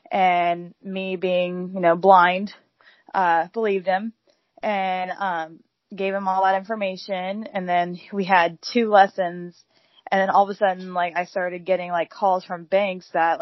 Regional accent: Cincinnati, Ohio, United States; the person that I was watching was from Cincinnati and where I'm from.

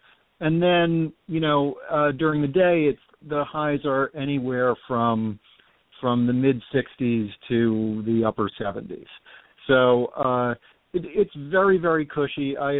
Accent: New England, United States; I grew up in New England, so I enjoy having fires a lot.

